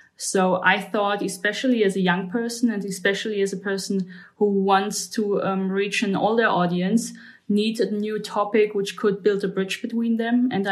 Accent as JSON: {"language": "English", "country": "Germany", "said": "I'm 30 years old. I'm from Germany."}